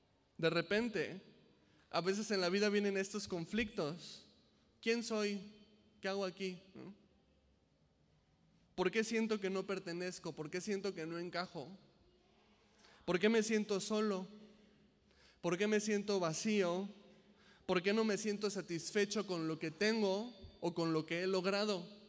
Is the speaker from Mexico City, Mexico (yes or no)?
yes; Mexico City, Mexico; más allá de identificarme como mexicano o chilango, ¿no?, en mi caso, que soy del DF, o veracruzano